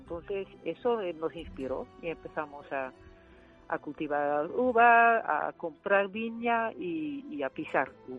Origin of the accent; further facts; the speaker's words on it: Netherlands; now in Spain; Soy de origen holandesa, pero sí. Bueno, llevo 25 años viviendo aquí en el campo de Zayalonga, y entonces digo que soy ya holandaluza.